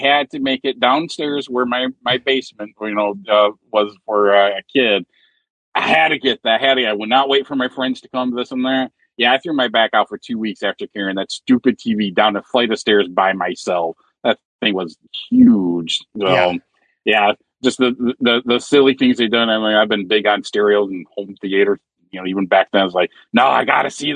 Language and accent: English; Grand Rapids, Michigan, United States; I was actually was born and raised in Grand Rapids, which is the other side of the state.